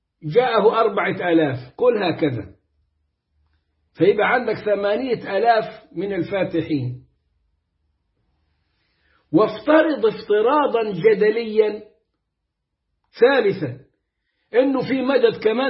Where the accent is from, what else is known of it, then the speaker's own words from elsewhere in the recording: Upper Egypt, Egypt; وأنا صعيدي